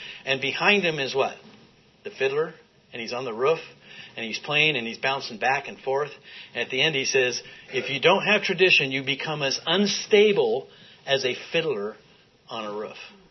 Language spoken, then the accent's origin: English; Lovelock, Nevada, United States; I'm from Lovelock. Anybody know the Humboldt River?